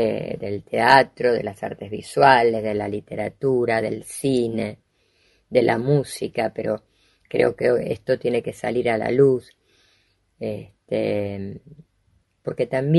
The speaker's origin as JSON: {"language": "Spanish", "country": "Argentina", "said": "nos hacen reflexionar no solo a nosotros como argentinos"}